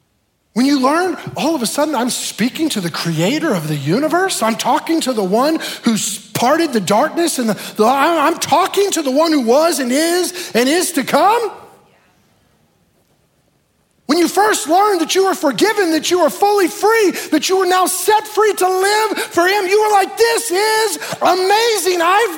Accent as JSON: {"language": "English", "region": "the South", "country": "United States", "said": "Now, some of you are looking at me like, oh, dear Jesus, where did we hire this pastor from? I'm from the South. Y'all are wearing me down up here in the cold"}